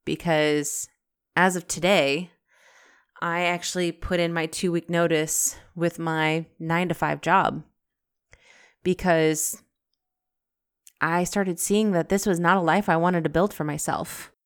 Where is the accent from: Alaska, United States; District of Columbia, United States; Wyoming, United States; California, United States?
Alaska, United States; I'm from Alaska, like born and bred, raised, the whole deal.